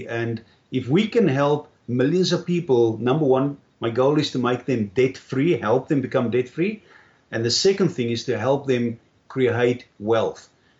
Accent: South Africa; I grew up in South Africa in an orphanage.

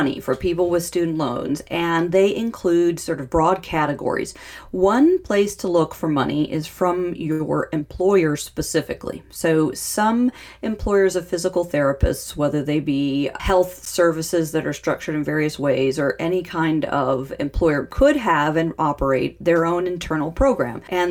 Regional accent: Santa Fe, New Mexico, United States; You know, Jimmy, I love my hometown of Santa Fe, New Mexico.

